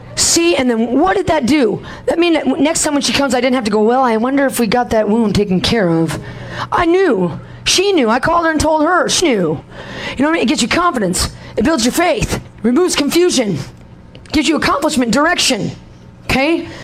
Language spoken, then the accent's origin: English; Hawaii, United States; Well, I came from Hawaii and everything there was backwards, and everybody said your chicken is cooked.